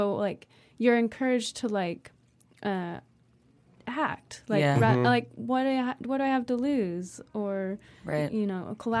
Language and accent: English; Utah, United States; I'm from Utah, and we don't have quite the commuter culture